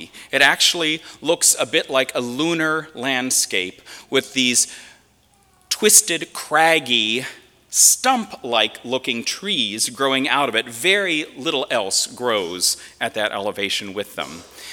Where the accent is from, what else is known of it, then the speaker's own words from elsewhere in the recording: Northeast, United States; I grew up in the Northeast. I grew up with snow.